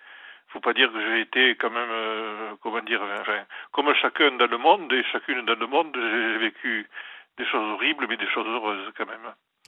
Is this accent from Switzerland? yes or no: no; Southwest France, France; accent: Sud-Ouest; C'est l'accent du Sud-Ouest.